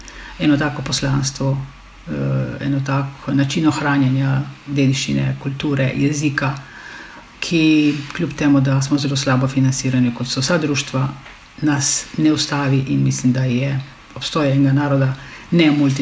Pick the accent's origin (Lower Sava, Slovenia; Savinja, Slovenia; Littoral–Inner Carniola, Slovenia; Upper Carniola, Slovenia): Littoral–Inner Carniola, Slovenia; Prihajamo, kot sem rekla, iz Brkinov, in okolice, tudi Pivške doline, nekaj nas je iz Bistrice, nekatere se čutimo bolj Premke, nekatere manj Premke. Meni so rekli, da sem pol Premka, ker sem tam premalo časa živela, ampak ne veze, jaz se čutim Premka.